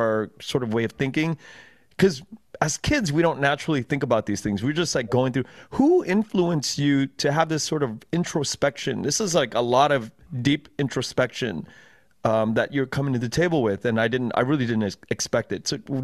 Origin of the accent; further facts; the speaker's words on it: Los Angeles, California, United States; I grew up in Koreatown predominantly, yeah. But I went to Bosco Tech, which is here in Rosemead in the SGV, yeah.